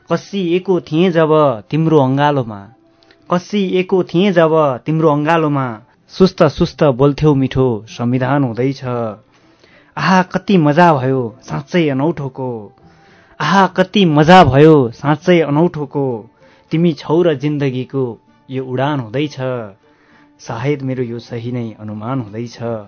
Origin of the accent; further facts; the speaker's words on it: Rasuwa, Bagmati, Nepal; born there; मैले रसुवा भन्ने भन्नाले रसुवा म मेरो जन्मभूमि हो।